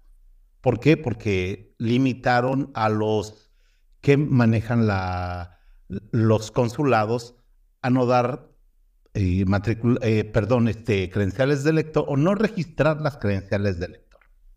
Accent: Mexico; Como mexicano también quiero que toda la gente vote

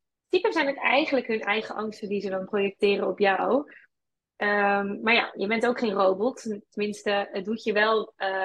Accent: Netherlands; Wij als Nederlanders hebben heel vaak, hoe ik het ervaar, het idee dat we dus ook rust en ontspanning moeten verdienen.

